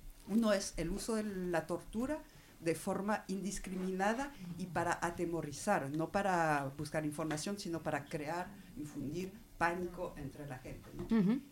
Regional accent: France; Bueno, yo como francesa me parece importante decirlo

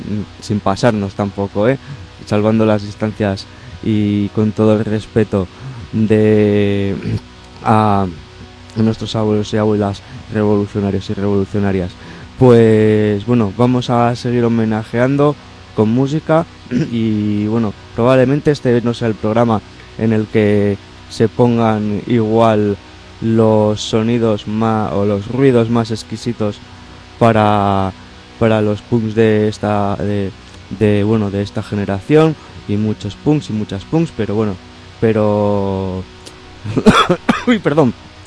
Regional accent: Asturias, Spain; contra el capitalismo allá en mi tierra

